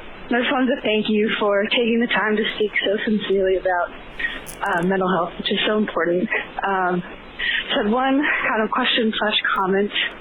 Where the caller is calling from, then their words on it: Boston, Massachusetts, United States; I'm calling from Boston.